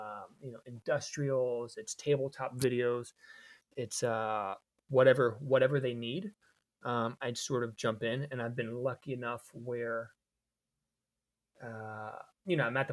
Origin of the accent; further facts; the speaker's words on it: Miami, Florida, United States; born there; Yeah, yeah. Cuban American. My parents Cuban. They came here in the early 50s to the States, mid 50s. And I was born in Miami in the 80s.